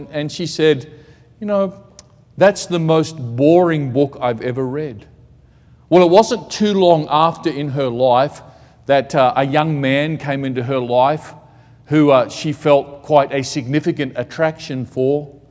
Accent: Australia; now in Thailand; I'm Australian, but I'm serving in Thailand. People get confused about that. But in Australia, where I grew up and really was up until about 4 years ago

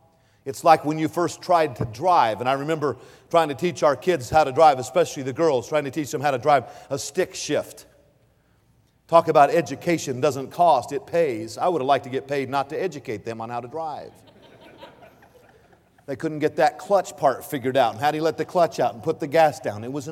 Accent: California, United States; since I was from California, I might just have a way to, you know, get her to move out.

